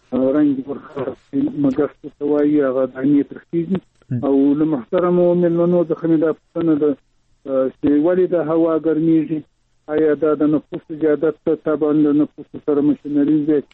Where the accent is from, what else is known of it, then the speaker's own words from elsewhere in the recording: Shahjoy, Zabul, Afghanistan; زه په خیم د زابل ولایت شاجي دی.